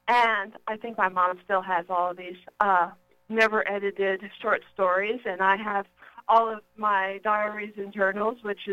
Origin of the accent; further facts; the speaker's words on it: Plano, Texas, United States; I grew up in Plano, Texas, north of Dallas